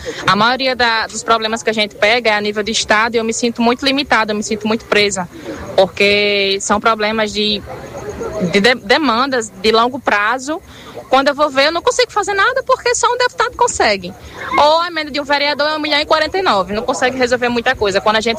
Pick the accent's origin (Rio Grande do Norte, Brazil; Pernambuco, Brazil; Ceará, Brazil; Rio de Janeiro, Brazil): Rio Grande do Norte, Brazil; Natal; Eu moro, sou moradora da Zona Norte, nasci em Natal, cresci dentro da Zona Norte.